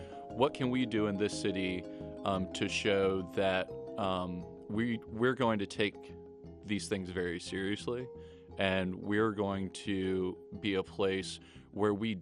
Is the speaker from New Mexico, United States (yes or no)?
no; Georgia, United States; I grew up on Emerson Avenue, which is a few blocks away from Confederate Avenue. Confederate Avenue was a big part of growing up for me.